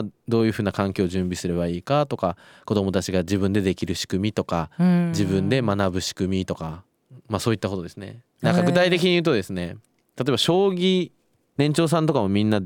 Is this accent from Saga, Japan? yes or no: yes; Saga, Japan; 佐賀です。もう地元ですね。